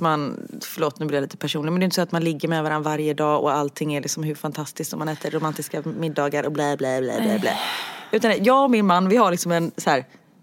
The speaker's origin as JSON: {"language": "Swedish", "town": "Gothenburg", "region": "Västra Götaland County", "country": "Sweden", "said": "Nej, jag är göteborgare."}